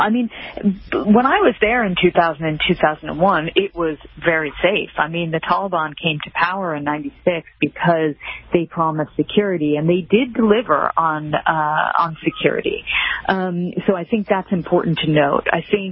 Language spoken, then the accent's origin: English; United States; for me as an American woman who has grown up and been afforded so many freedoms and opportunities